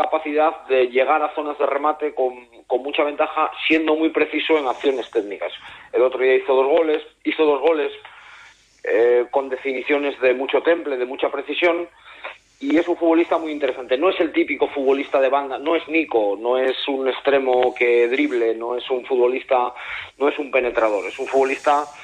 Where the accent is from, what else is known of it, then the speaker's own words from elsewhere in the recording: Asturias, Spain; Yo soy asturiano español